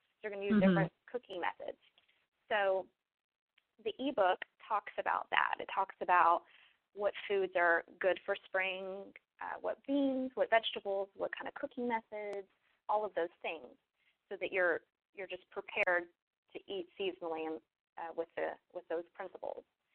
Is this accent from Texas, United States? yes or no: yes; Texas, United States; I don't really like spicy food too much, but I grew up in Texas, so I love Mexican food